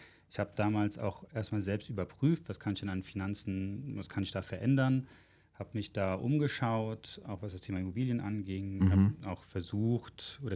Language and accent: German; Mannheim, Baden-Württemberg, Germany; Nein, ich komme aus Mannheim, also gerade 20 Kilometer entfernt, gerade um die Ecke.